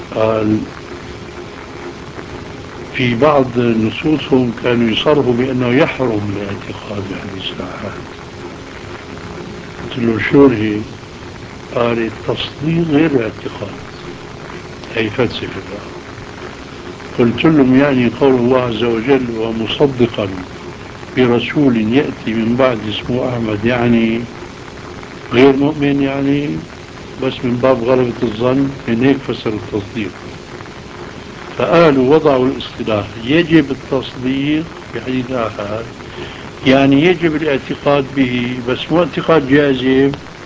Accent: Aleppo, Aleppo Governorate, Syria; فهو بعرفه انا من حلب

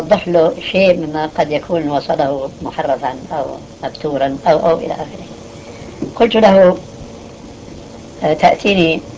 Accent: Syria; now in Saudi Arabia; وهذا كما يقولون عندنا في الشام وش الضيف. فقنعت بالهجرة هنا

